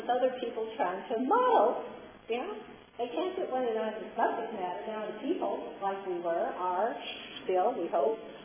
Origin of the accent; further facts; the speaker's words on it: Illinois, United States; the mob around the time Lincoln in my home state was trying to talk to people in Alton, Illinois